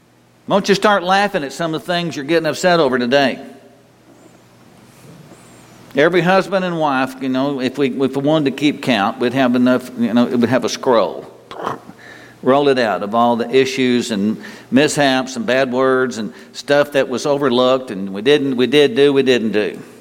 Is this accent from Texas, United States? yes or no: yes; Possum Kingdom, Texas, United States; where are you from? And I'd say, oh, up near Graham, Wichita Falls. Well, where exactly? Do you want to tell somebody that you were born and raised at Possum Kingdom?